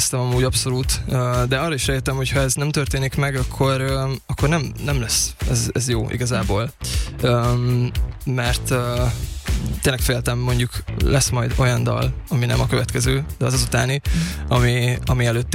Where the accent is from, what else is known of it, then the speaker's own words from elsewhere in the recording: Nyíregyháza, Szabolcs-Szatmár-Bereg, Hungary; Igen, nyíregyházi vagyok